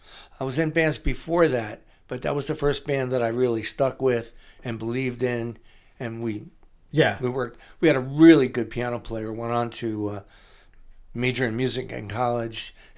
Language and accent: English; Newark, New Jersey, United States; also born or lived in Belleville; Well, I was born in Newark, and we lived in Newark, and I started school in Newark, and I went to school there until we moved to Belleville.